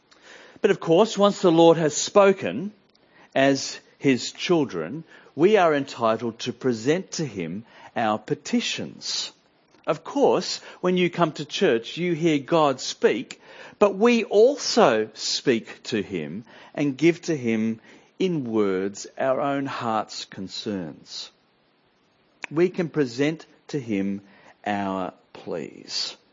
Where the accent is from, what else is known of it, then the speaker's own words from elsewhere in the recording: Australia; accent: Australian; And fearing that I'd be chucked out if they heard my Australian accent, I went.